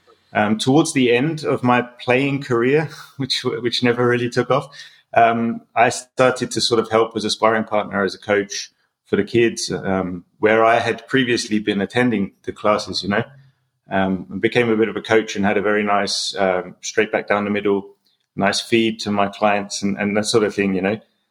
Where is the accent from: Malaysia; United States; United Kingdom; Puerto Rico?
United Kingdom; England; I grew up in England, just outside of London